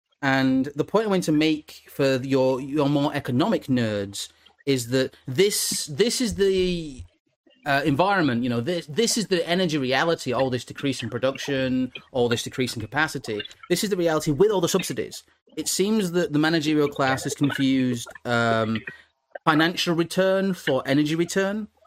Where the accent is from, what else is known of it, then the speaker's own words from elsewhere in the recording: the north of England, United Kingdom; accent: northern; I can turn my northern accent.